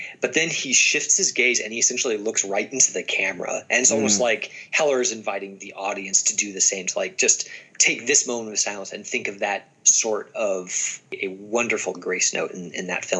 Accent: United States; But at least as an American, because we kind of were Johnny come latelys to the whole thing, we didn't really get involved until the last full year of the war.

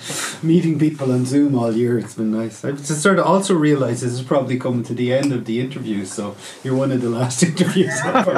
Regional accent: Kilkenny, Leinster, Ireland; Ross and I grew up here in Kilkenny.

